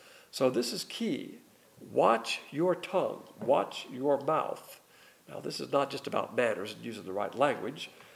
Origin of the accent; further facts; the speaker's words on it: United States; I'm an American. I'm a proud American. I served 20 years in the military. Love this country.